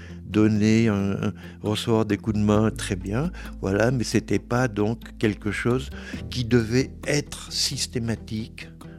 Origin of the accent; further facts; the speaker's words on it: Auvergne-Rhône-Alpes, France; Pas comme ça se faisait chez moi dans le Cantal